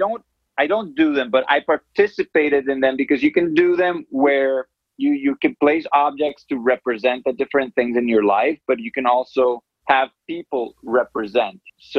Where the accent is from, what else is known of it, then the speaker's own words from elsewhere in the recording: Medellin, Antioquia, Colombia; I grew up in Colombia, in Medellin, Colombia, in the 80s and 90s.